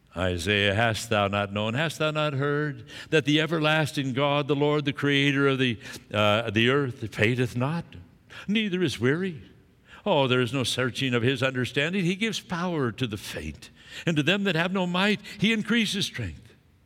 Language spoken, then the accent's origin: English; Scotland, United Kingdom; Now, I'm Scottish. I hate spending money. I don't know if you know anything about Scots.